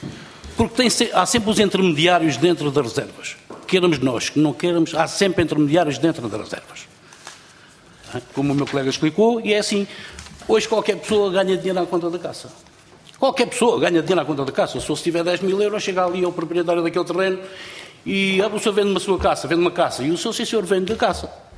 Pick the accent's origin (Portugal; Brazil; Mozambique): Portugal; eu sou português